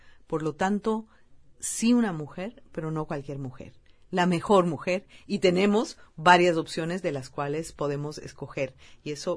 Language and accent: Spanish; Ecuador; soy una mujer latinoamericana, ecuatoriana, con mucho orgullo